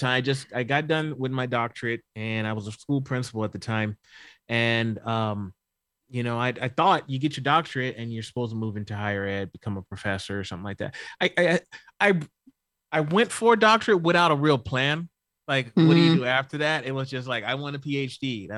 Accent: the South, United States; Like I grew up in the South. Like I'm used to like, it's blatant.

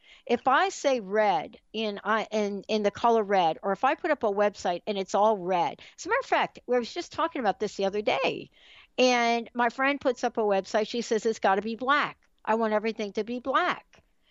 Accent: East Coast, United States; I grew up on the East Coast. Pittsburgh was in my wheelhouse of sports, right?

